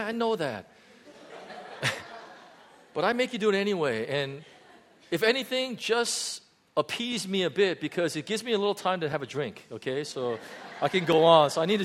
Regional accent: United States; The way we grew up in the States, and I used to mow the lawn.

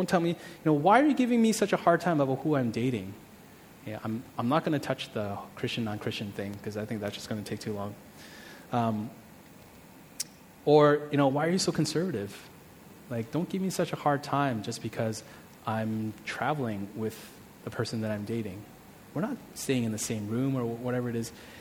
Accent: Toronto, Ontario, Canada; growing up in North America is very individualistic

